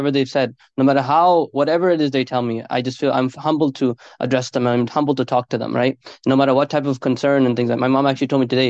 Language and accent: English; New York, United States; being born and raised in New York, being the type of child that I was